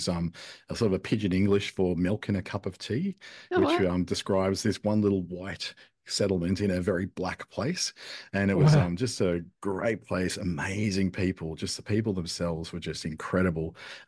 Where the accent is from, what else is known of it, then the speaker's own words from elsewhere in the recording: Sydney, New South Wales, Australia; now in Darwin, Australia; I'm not originally from Darwin. I did grow up in Sydney